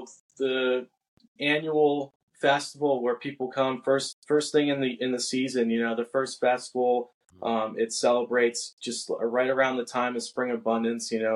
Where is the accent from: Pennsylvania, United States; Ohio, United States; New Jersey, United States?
Pennsylvania, United States; Yeah. Lancaster County, born and raised. Yeah.